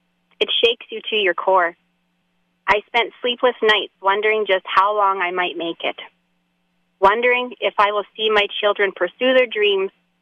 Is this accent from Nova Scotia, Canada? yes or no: no; Didsbury, Alberta, Canada; I was born in the Ditsbury Hospital and attended each of the three schools, Rossford Elementary, West Glen Middle School, and Ditsbury High. … was a nurse at the Ditsbury Hospital for many years